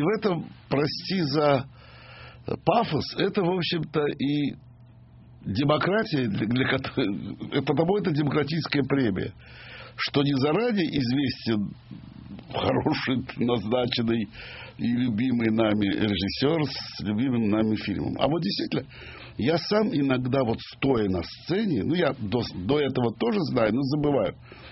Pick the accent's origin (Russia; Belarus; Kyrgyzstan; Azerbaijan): Azerbaijan; Baku; неважно, из Туркмении, с которыми я дружу, или из Грузии, которых я люблю, или из Казахстана, ну, из Баку, естественно, моя родина.